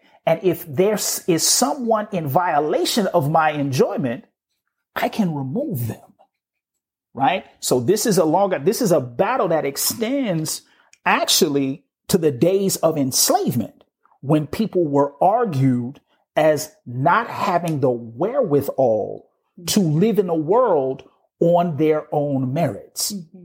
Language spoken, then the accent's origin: English; Illinois, United States; ironically from my home state, Otto Kerner, who was a senator from Illinois